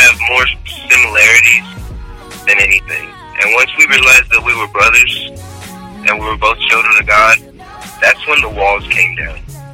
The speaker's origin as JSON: {"language": "English", "town": "Houston", "region": "Texas", "country": "United States", "said": "So when I stepped into rap, it was more of an environmental thing because I'm from Houston, Texas."}